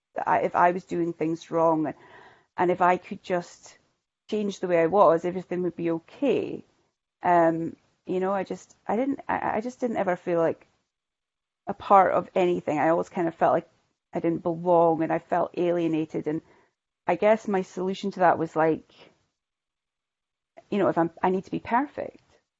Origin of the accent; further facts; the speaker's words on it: Shetland, Scotland, United Kingdom; I am from Shetland. I've always lived in Shetland, except for like 5 years when I was at university in Aberdeen.